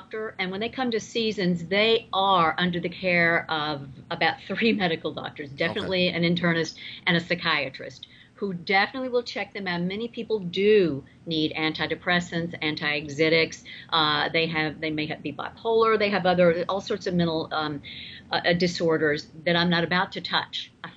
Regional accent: Atlanta, Georgia, United States; accent: southern; moved away as an adult; I'm originally from Atlanta, but I've been in California like 20 years now, but nobody told my mouth.

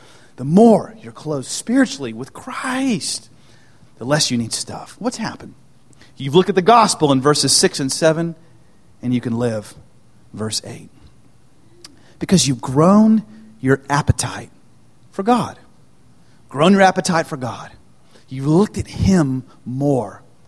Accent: United States; and I'm really happy because I'm an American, and I have stuff.

